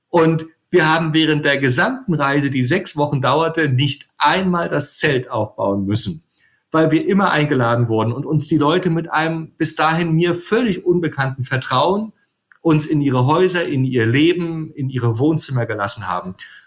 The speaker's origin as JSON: {"language": "German", "town": "Rostock", "region": "Mecklenburg-Vorpommern", "country": "Germany", "said": "wohne auf dem Kunterbundhof in Mecklenburg. Und ich bin Rostocker und habe Architektur studiert in Potsdam und in Edinburgh. Habe danach auf den Kanarischen Inseln als Architekt gearbeitet und gelebt, die spanische Sprache sprechen gelernt."}